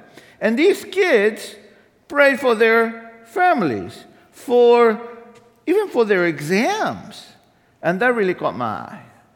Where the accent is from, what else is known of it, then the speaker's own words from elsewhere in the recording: Argentina; And of course, growing up in Argentina, Jesús, María, y José.